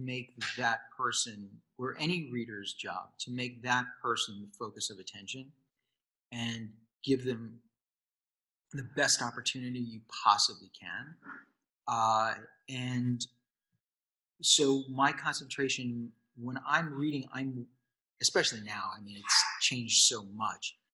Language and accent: English; New York, United States; No. It's freezing. I grew up in New York. The water was like bathwater.